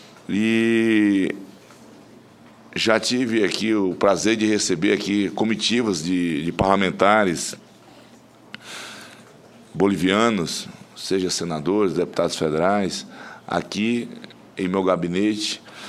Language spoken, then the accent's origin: Portuguese; Rio Branco, Acre, Brazil; eu sou do Acre. Eu sou um acreano do Pé Rachado. Eu nasci e me criei em Rio Branco.